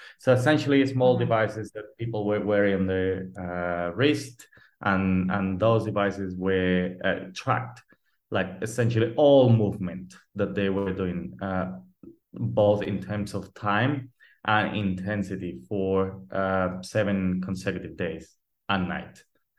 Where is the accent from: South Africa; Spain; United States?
Spain; I've been in many places actually. So been in Australia, New Zealand, Denmark, Portugal, and now back into my home country, which is Spain.